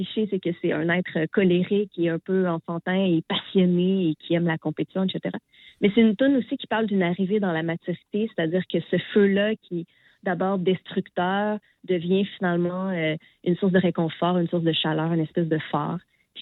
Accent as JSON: {"language": "French", "town": "Rimouski", "region": "Quebec", "country": "Canada", "tie": "born there", "lives_now": "Montreal, Canada", "said": "j'ai joué à Rimouski, qui est ma ville natale, puis Montréal, qui est la ville où j'habite."}